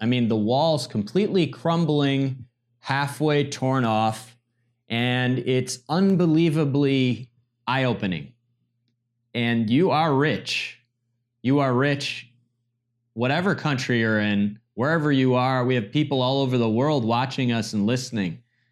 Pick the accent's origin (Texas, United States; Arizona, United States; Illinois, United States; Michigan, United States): Michigan, United States; I'm from Michigan originally.